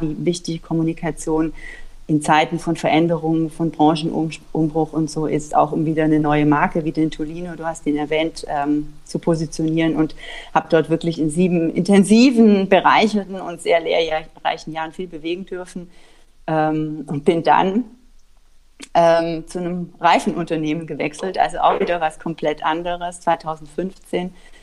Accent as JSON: {"language": "German", "region": "Bavaria", "country": "Germany", "tie": "born or raised there", "said": "Ich bin im Allgäu geboren und mit drei Geschwistern auf einem Bauernhof aufgewachsen."}